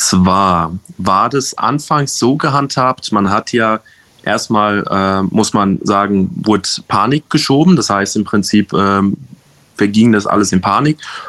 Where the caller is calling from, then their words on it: Darmstadt, Hesse, Germany; Guten Abend von Darmstadt hier. Hallo. Ich bin ursprünglich aus dem Kosovo, beziehungsweise meine Eltern.